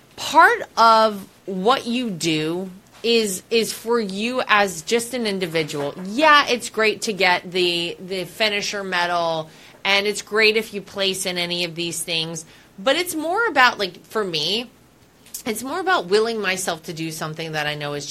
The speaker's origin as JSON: {"language": "English", "country": "United States", "said": "You know, as an American, Liz, I always think you feel like when you go anywhere in the world"}